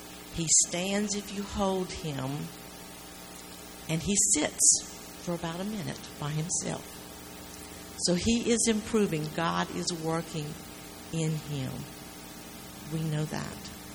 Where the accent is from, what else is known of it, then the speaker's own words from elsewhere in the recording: Eunice, Louisiana, United States; I'm from Eunice, Louisiana.